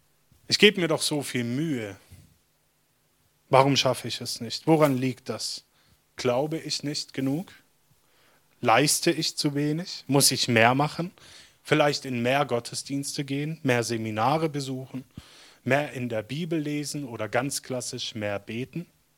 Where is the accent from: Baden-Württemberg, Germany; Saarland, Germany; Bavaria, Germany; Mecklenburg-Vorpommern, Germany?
Baden-Württemberg, Germany; ich komme aus dem Schwabenland, da glänzen die Fassaden und die Audis und Mercedes auch.